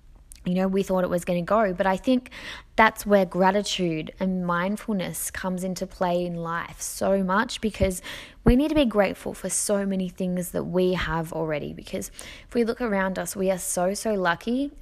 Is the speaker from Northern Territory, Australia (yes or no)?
no; Melbourne, Victoria, Australia; born there; So I was born in Melbourne, and we moved around quite a lot.